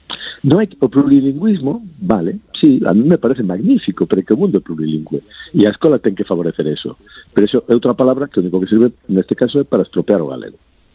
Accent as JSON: {"language": "Galician", "region": "Galicia", "country": "Spain", "said": "en Galicia aprendemos portugués, polo mismo prezo. Polo mismo prezo que aprendemos galego, aprendemos portugués."}